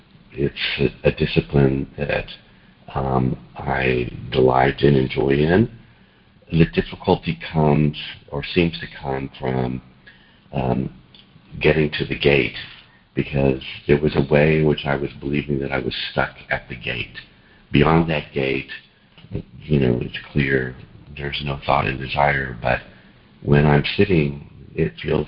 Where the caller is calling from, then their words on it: Houston, Texas, United States; Good evening, this is … in Houston.